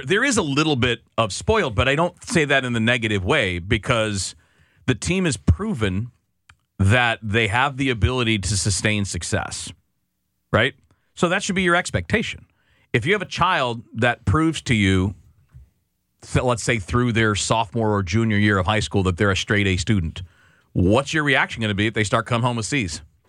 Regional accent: Detroit, Michigan, United States; I would listen because I grew up in Detroit. I listened to Ernie Harwell and Paul Carey call the Tigers game, but we're on Eastern time

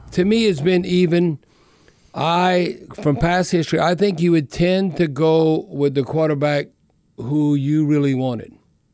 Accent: Louisiana, United States; I'm at Northwestern State University. I'm from the Bayou. I'm up in North Louisiana.

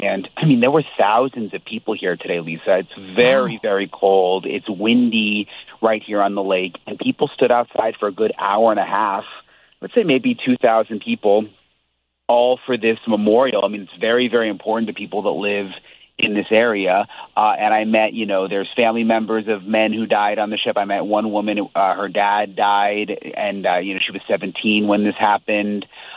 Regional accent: Florida, United States; And, you know, I'm from Florida, so the driving in the snow was kind of crazy.

